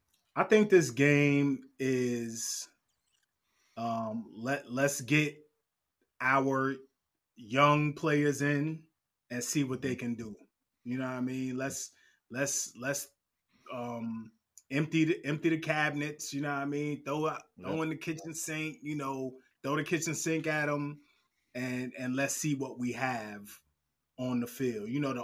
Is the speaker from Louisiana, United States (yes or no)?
no; New York, United States; And I'm from New York. A lot of people don't know. A lot of people in New York are Miami fans, man.